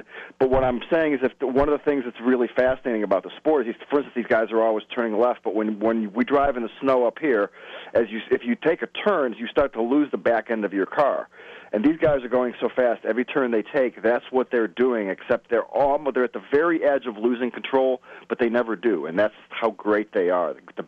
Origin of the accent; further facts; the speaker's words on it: Cleveland, Ohio, United States; I'm originally from Cleveland, Ohio. I'm a Cleveland Browns fan.